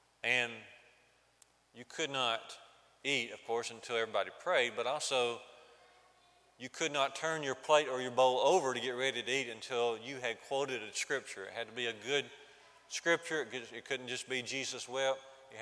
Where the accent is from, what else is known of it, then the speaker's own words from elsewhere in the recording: Jasper, Alabama, United States; It was mentioned that I grew up in Jasper, Alabama